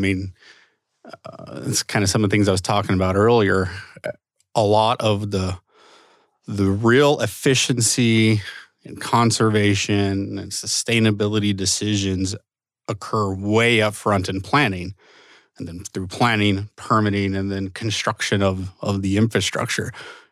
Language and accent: English; Lake Havasu City, Arizona, United States; So I was actually born and raised in Lake Havasu City. And yes, it's true, that's a fun place to grow up.